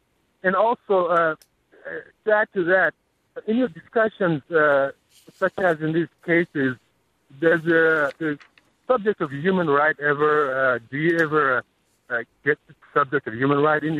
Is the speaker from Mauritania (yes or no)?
yes; Mauritania; I'm also from Mauritania.